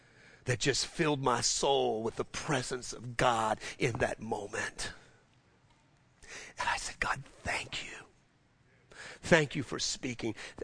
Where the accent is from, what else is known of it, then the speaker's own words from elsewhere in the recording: New Orleans, Louisiana, United States; I'm from New Orleans. I still don't know what they are.